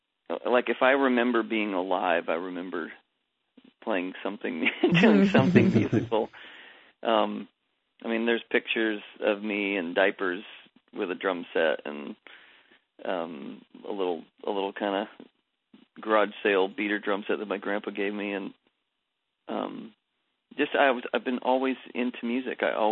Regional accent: Homer, Alaska, United States; You know, I grew up in Alaska in a little town, fishing town called Homer, Alaska.

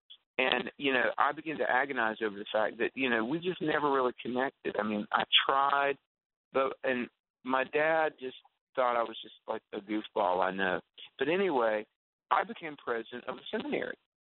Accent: the South, United States; Growing up in the South, you know, there's like Jesus and there's your dad.

